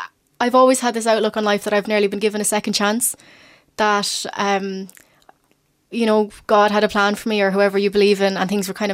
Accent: Portlaoise, Leinster, Ireland; In Portlaoise, we do forget to pronounce our T

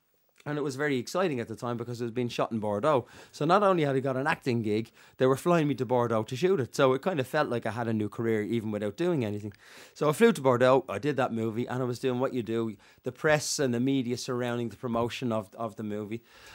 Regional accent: Dublin, Leinster, Ireland; accent: Dublin; I was like a henchman in an East London gang, with very much my Dublin accent.

